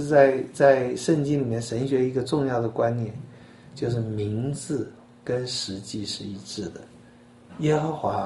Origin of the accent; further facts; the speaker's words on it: China; 我们中国人有姓有名